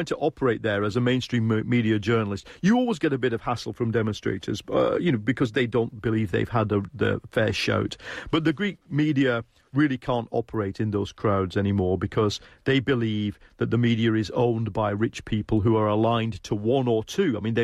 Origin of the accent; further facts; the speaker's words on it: England, United Kingdom; no, I'm not German, I'm English, please don't take my camera.